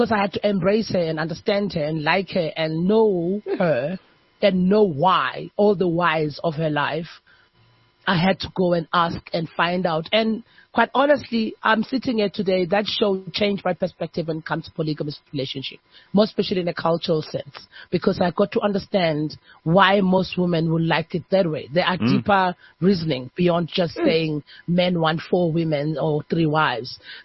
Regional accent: Empangeni, KwaZulu-Natal, South Africa; Mpangeni, anyway.

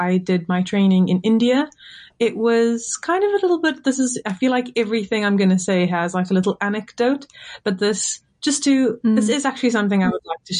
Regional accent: South Africa; I'm Indian South African, which essentially just means that we were born in South Africa. We've been in South Africa for upwards of four generations.

